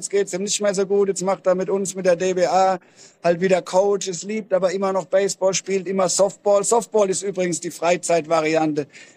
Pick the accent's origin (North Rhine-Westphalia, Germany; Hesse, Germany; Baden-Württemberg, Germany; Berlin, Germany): Baden-Württemberg, Germany; Mannheim; Ich bin aufgewachsen in Mannheim als kleiner Junge